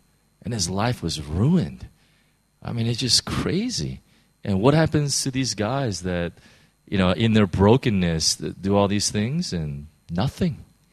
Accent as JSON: {"language": "English", "country": "United States", "said": "since I'm American, I know that one of the worst things you can do is put an innocent man in jail."}